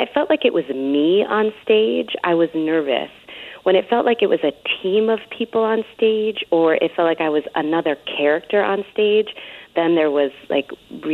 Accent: Bronx, New York, United States; And where I come from, in the building that I grew up in the Bronx, when the elevator door opens, there's like 20 apartments.

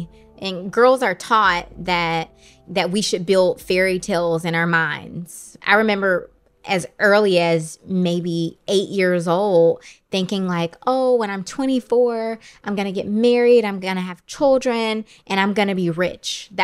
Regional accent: Detroit, Michigan, United States; Like, I came from Black Detroit. You know, I went to a all Black high school in Detroit. I went to a Black college.

